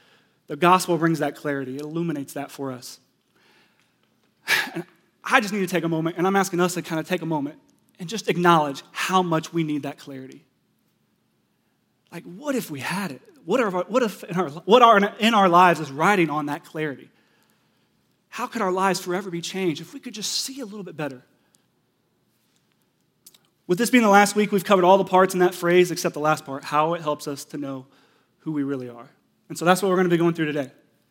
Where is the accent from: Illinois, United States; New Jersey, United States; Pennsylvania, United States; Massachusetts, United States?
Pennsylvania, United States; Pittsburgh; I hope it's okay that Ed shared that I'm from Pittsburgh.